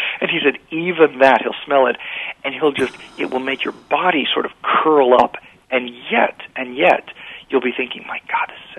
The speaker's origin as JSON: {"language": "English", "town": "Washington", "region": "District of Columbia", "country": "United States", "tie": "born or raised there", "said": "I grew up in Washington D.C."}